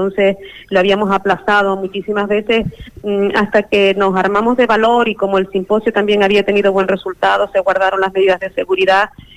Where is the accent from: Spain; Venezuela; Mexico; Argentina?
Spain; Canary Islands; Y seremos y seguiremos siendo canarios y canarias